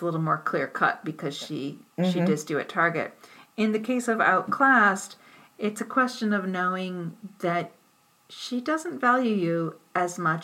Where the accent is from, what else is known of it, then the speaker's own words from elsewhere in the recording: Durham, Connecticut, United States; I was at the Durham Fair, which is my hometown, and we have this really big fair every year, the state fair.